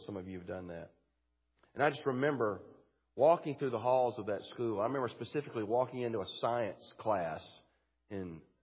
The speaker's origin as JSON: {"language": "English", "region": "the South", "country": "United States", "accent": "southern", "said": "They literally could not understand me with my southern accent. I had to repeat to them several times what my name was. They didn't understand through my thick accent."}